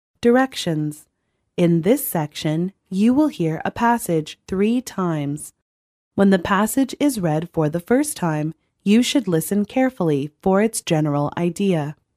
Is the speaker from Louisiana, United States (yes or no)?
no; Maine, United States; We grew up together in Maine and have said for years that we should have an annual event